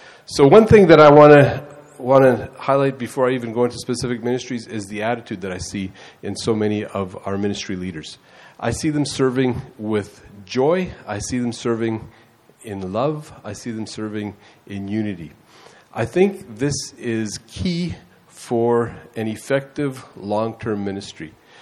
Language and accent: English; Mexico; so many of my memories go back to growing up in Mexico as a missionary kid.